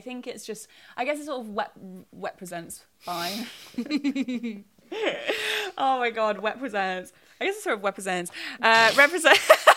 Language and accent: English; London, United Kingdom; I'm a Londoner.